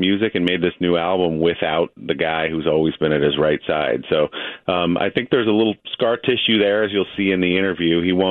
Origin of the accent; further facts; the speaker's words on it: New Jersey, United States; I grew up in the New Jersey suburbs in 1980